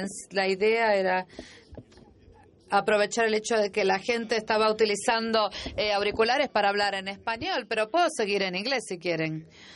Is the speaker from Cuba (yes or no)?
no; Jamaica; del programa de Fellowship y vengo de Jamaica.